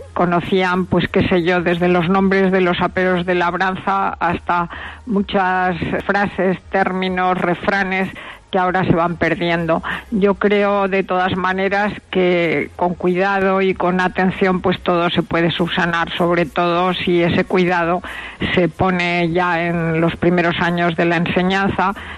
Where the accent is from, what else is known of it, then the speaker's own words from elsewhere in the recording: Molina de Aragón, Castilla-La Mancha, Spain; el que se acuerden los de mi tierra de nacimiento y de crianza, porque pasé en Molina de Aragón pues hasta que terminé mis estudios de preuniversitario.